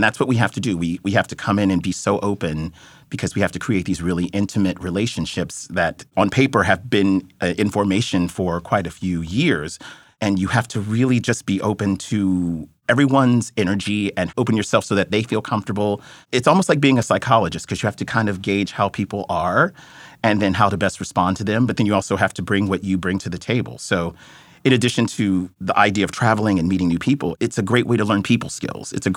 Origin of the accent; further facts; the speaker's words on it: Columbus, Ohio, United States; Originally, I'm from Columbus, Ohio.